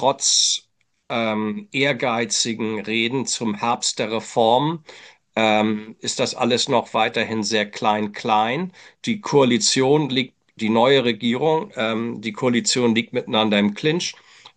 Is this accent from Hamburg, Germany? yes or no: yes; Hamburg, Germany; moved away as an adult; also born or lived in England / United States; Ich bin in Hamburg aufgewachsen, also bin Hamburger Jung, bin dann aber schon als Student nach England gegangen